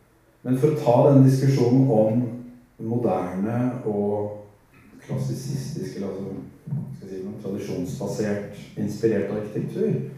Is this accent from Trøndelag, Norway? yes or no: yes; Trondheim, Trøndelag, Norway; Jeg har vokst opp på Møllenberg i Trondheim, som er en nylig bydel i tre.